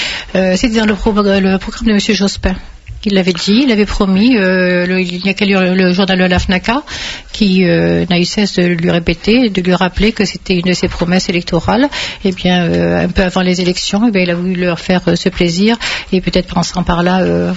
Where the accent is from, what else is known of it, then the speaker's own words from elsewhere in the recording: Algeria; now in Marseille, France; Lorsque nous sommes partis d'Algérie, nous sommes tous arrivés à Marseille.